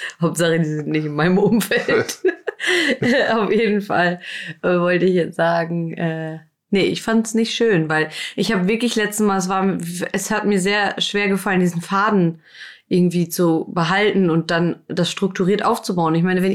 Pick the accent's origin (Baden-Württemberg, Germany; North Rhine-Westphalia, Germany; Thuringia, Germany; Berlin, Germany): Berlin, Germany; ich habe im Kreuzberg gewohnt, am Cottbuser Tor. Könnt ihr mal googeln, was da so am Tag los ist. Behütet bin ich aufgewachsen hier in Berlin.